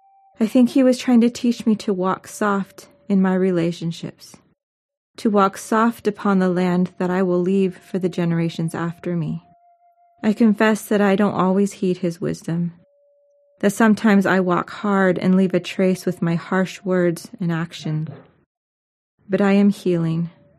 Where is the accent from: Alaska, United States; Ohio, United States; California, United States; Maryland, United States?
Alaska, United States; I grew up on Otna homelands, and the woods behind our place were the old black spruce permafrost forests